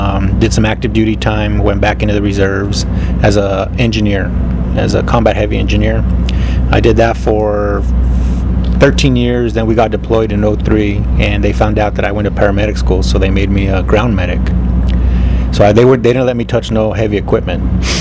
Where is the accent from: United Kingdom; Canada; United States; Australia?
United States; Albuquerque, New Mexico; Albuquerque, New Mexico.